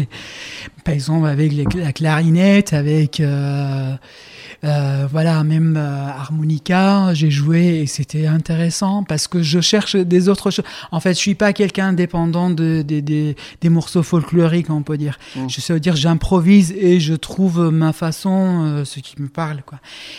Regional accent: Iran; French is a second language; now in France; je suis kurde de l'Iran, en tout cas. Je suis allé à Téhéran, j'ai vécu à Téhéran. Et après, je suis encore allé au Kurdistan d'Irak.

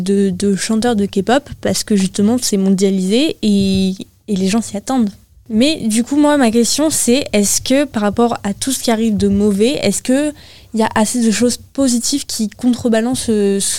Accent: France; Ouais, mais du coup, nous, on est français

